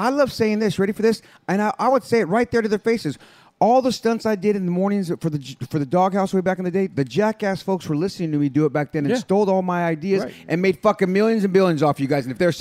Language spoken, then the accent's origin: English; San Jose, California, United States; I'm born and raised in East San Jose.